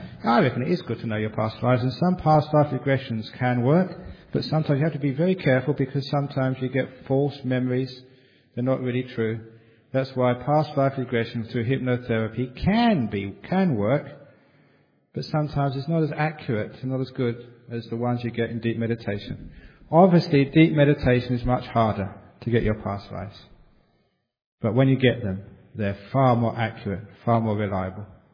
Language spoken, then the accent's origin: English; England, United Kingdom; And I was brought up in England and I travelled in Scotland extensively.